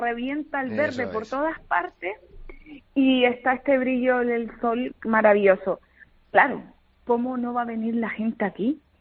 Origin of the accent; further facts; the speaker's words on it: Canary Islands, Spain; nosotros como canarios vemos el mar o vemos la playa